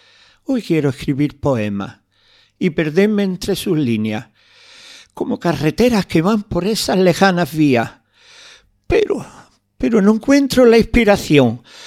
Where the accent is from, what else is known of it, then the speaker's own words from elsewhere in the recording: Granada, Andalusia, Spain; Pero no se me olvida mi tierra, mi Albaicín, mi Granada.